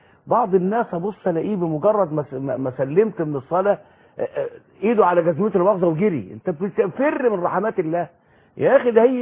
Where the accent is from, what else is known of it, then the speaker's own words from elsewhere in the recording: Mansoura, Dakahlia, Egypt; يعني عندنا في المنصورة وما زلت إلى الآن أرى هذا المشهد المقيت